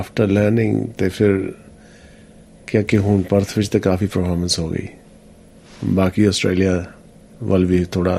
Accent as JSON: {"language": "Punjabi", "town": "Banga", "region": "Punjab", "country": "India", "tie": "born or raised there", "moved": "yes", "lives_now": "Perth, Australia", "said": "ਸਾਡਾ ਜਲੰਧਰ ਏਰੀਆ, ਬੰਗਾ ਸਾਡਾ ਸ਼ਹਿਰ ਹੈ।"}